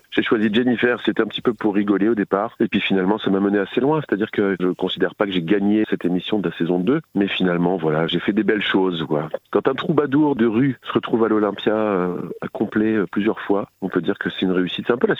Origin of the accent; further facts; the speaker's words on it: La Rochelle, Nouvelle-Aquitaine, France; j'étais déjà sopraniste quand j'étais enfant à La Rochelle